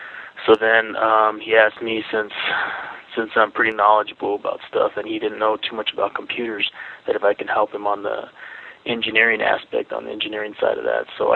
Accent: La Salle, Colorado, United States; also born or lived in Mexico; I was born in Mexico, and then I was brought over here into Denver. Well, actually, I grew up in La Salle, Colorado, and they brought me over here when I was 5 years old, and grew up out here. This is a pretty small town living

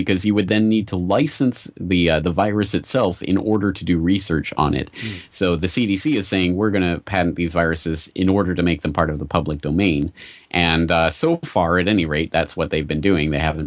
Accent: Canada; now in Japan; I'm not American in the first place. I'm Canadian. And secondly, here I am in Japan where I've been for the last 10 years.

